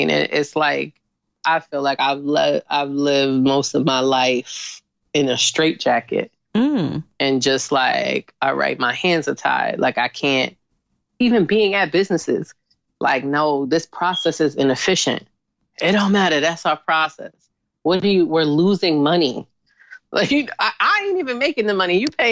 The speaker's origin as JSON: {"language": "English", "town": "Harlem", "region": "New York", "country": "United States", "tie": "born or raised there", "said": "And the other side to growing up in Harlem, all of that type of stuff, that is considered hobby."}